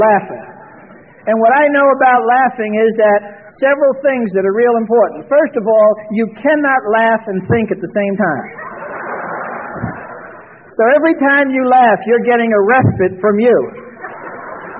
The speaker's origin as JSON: {"language": "English", "town": "Brooklyn", "region": "New York", "country": "United States", "said": "You know, I'm from Brooklyn, so I don't know a whole lot about that topic."}